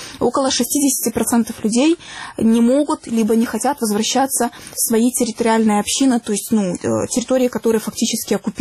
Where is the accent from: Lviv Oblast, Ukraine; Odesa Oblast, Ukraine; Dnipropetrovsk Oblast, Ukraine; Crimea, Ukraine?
Crimea, Ukraine; moved away; Я из Крыма выехала 9 лет назад, да, и я не являюсь вынужденной переселенкой.